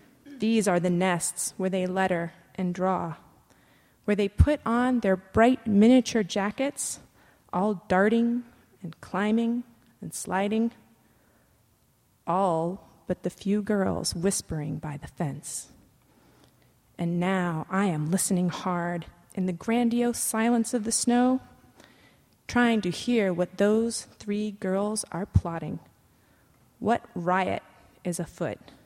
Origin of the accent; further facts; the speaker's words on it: Arizona, United States; now in Seattle, United States; And I grew up in Arizona where we don't get snow. And so my experience of living in Seattle and experiencing snow is that it is a disruption and an upheaval